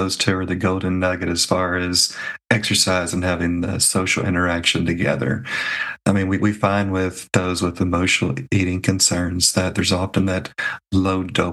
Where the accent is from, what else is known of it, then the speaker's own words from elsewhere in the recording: Tennessee, United States; now in Canada; I'm originally from the States as well, Adam, not Florida, but Tennessee.